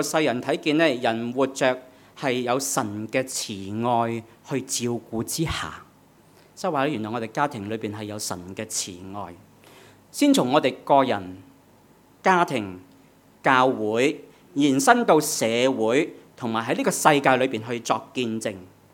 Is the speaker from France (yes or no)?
no; China; 我们中国人所说的成家呢，是指成家立室。